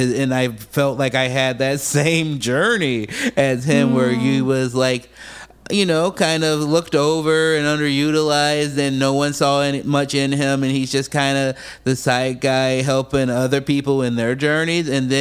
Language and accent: English; Chicago, Illinois, United States; also born or lived in Los Angeles; Well, I moved around a lot. I was born in Los Angeles, raised in Chicago. I started comedy in Portland, Oregon.